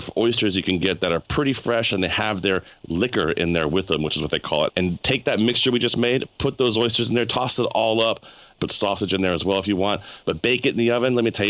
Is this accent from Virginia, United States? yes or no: yes; Virginia, United States; I was raised in Virginia, so for me, it's dressing. Stuffing is not something that we would make down south.